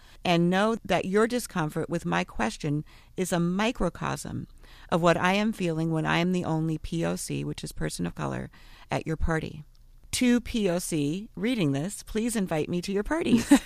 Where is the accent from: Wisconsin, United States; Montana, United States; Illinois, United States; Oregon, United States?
Oregon, United States; And parenthetically, I'm from Oregon.